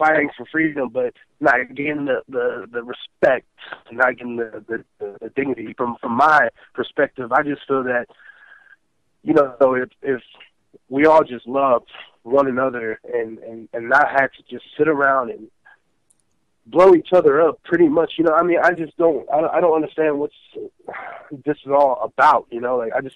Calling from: Fort Worth, Texas, United States; I'm calling from Fort Worth, Texas.

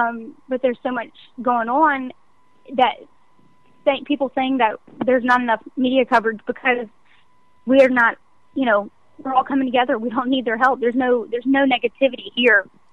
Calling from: Baton Rouge, Louisiana, United States; I'm calling from Baton Rouge, Louisiana.

